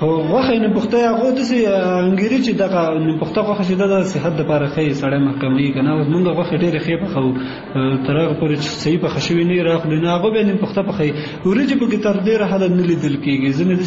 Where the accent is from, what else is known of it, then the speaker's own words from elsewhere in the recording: Kunar, Afghanistan; زه اصلا د کونړ ولایت اوسېدونکی یم.